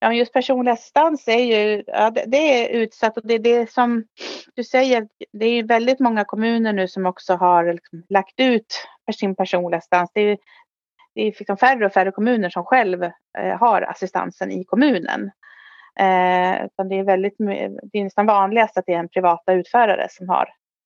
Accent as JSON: {"language": "Swedish", "region": "Dalarna County", "country": "Sweden", "tie": "born or raised there", "also_born_or_lived": "Stockholm", "said": "jag har ju växt upp där, även om jag från början faktiskt är från Stockholm. Jag är född i Stockholm, men min mamma flyttade upp till Dalarna när jag var 11-12 år. Så sedan dess har jag bott där uppe."}